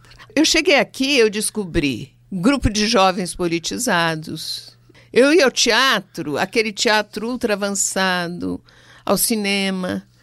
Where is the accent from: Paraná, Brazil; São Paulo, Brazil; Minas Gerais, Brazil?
Minas Gerais, Brazil; born there; also born or lived in Rio de Janeiro; era uma tentativa de entender o que havia acontecido com Minas, onde eu nasci. A minha família ficou sempre naquela região divisa de Minas com o Rio, entre o Rio e Minas